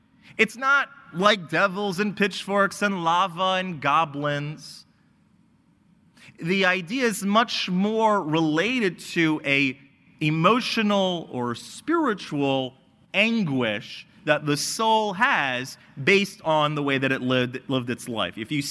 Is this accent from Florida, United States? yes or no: yes; Florida, United States; I grew up in Florida, and much like California, where we are today, it's really hot